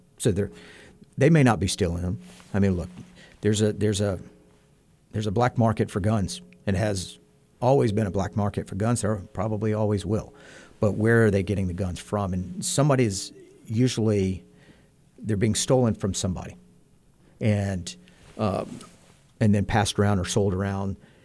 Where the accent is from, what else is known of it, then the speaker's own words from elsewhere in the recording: Birmingham, Alabama, United States; I grew up in Birmingham, Alabama. I grew up knowing gang members.